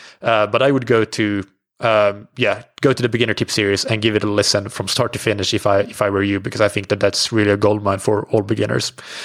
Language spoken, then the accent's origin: English; Finland; now in Portugal; I'm European. I'm based in Portugal. I'm from Finland.